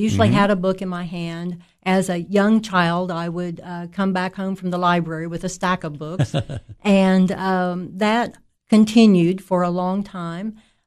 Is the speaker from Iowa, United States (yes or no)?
no; Iola, Kansas, United States; born there; George, I was born in Iola, Kansas.